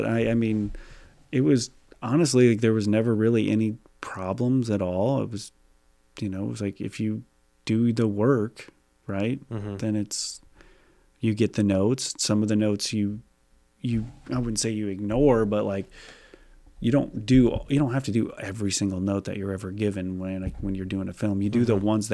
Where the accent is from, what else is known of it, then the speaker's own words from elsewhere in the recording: Iowa, United States; I'm just from Iowa, so it's like the biggest stadium I ever walked into, I think, was like the West High, or was it Central?